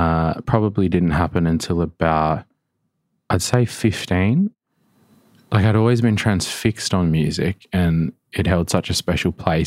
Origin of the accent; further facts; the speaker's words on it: Northern Territory, Australia; growing up in Gopuyak, so in an oral culture, the way that you preserve and share knowledge is language and furthermore song lines.